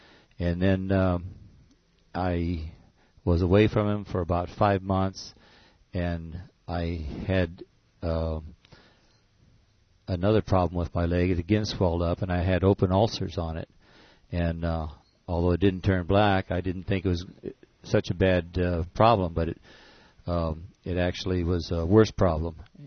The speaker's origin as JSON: {"language": "English", "town": "Norwalk", "country": "United States", "said": "Okay, I'm from Norwalk, and I work construction"}